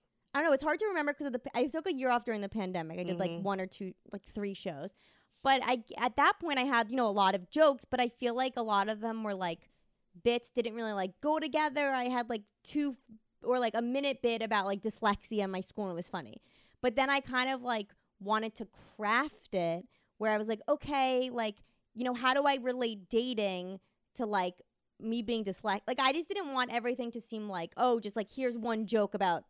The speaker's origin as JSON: {"language": "English", "town": "New York City", "region": "New York", "country": "United States", "tie": "born or raised there", "said": "my special is really about, like, growing up in New York City and, like, having dyslexia and dating"}